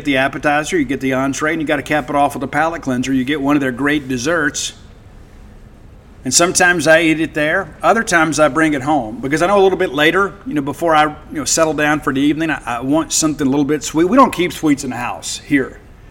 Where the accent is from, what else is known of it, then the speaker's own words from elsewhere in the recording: Mississippi, United States; I'm from South Mississippi. It's a requirement.